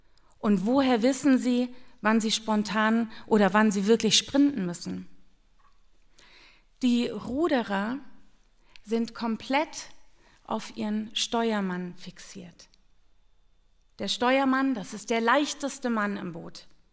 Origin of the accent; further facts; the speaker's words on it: London, United Kingdom; Ich bin in London aufgewachsen